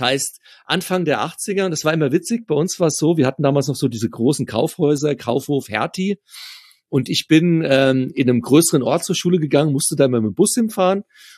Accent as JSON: {"language": "German", "region": "Hesse", "country": "Germany", "said": "ich komme aus der Nähe von Frankfurt"}